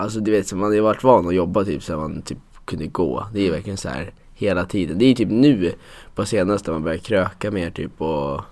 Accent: Alunda, Uppsala County, Sweden; Ja, jag kommer från Alunda heter det.

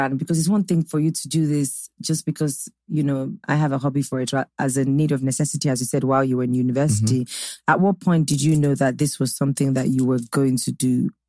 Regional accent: Nigeria; And I'm Nigerian

